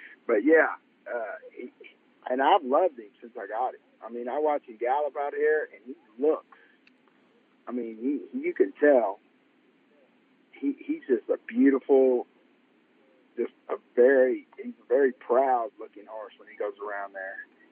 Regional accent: United States; I grew up in Oklahoma, right down on Preston Highway. We had a little farm. Actually, where the Menard sits now is where that farm was. I grew up right there, went to Southern High School.

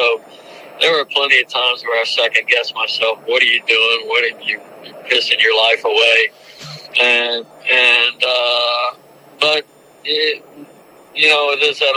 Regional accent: Baton Rouge, Louisiana, United States; I grew up in Baton Rouge, Louisiana. No horses in my childhood, no people in my family in the horse business.

